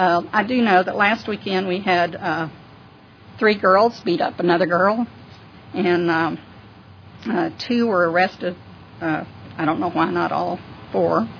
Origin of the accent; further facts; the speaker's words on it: Houston, Texas, United States; we've lived on the river since 1972. We came from Houston, and we were also river guides on the Rio Grande through Big Bend for 30 years